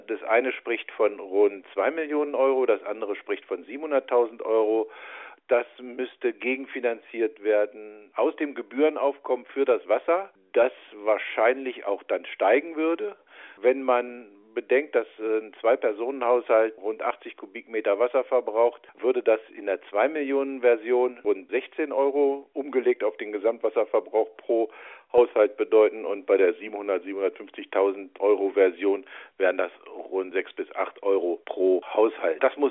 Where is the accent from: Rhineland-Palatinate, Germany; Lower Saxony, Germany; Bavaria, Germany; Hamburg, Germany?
Lower Saxony, Germany; Bad Sachsa; also born or lived in Bad Lauterberg; bin geboren in Bad Lauterberg, aufgewachsen und lebe im Ortsteil der Stadt Bad Sachsa, im Ortsteil Steinach. Bin 56 Jahre alt